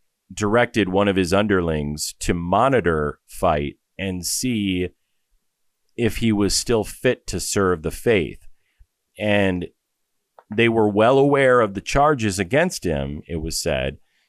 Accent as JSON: {"language": "English", "region": "Iowa", "country": "United States", "said": "He was first sent to the New Mallory Abbey in my home state of Dubuque, Iowa for a while"}